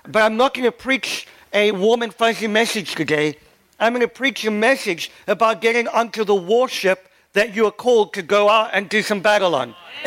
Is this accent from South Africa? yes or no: yes; South Africa; I have grown up in church. I grew up in South Africa and grew up under, first half of my life under apartheid South Africa